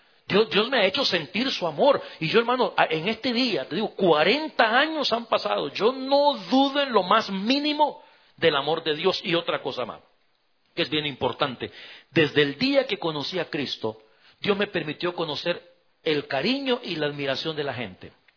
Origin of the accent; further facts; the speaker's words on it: El Salvador; moved away; Es más, hubo un día allá en mi país que yo hablé con el pastor y le dije, maestro, yo quiero prepararme, yo quiero estudiar. Me permitió ir a la universidad allá en El Salvador